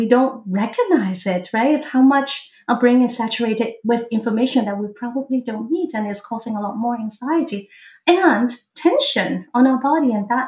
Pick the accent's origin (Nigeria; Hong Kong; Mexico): Hong Kong; now in United States; even though I'm from Hong Kong, but we live in the US.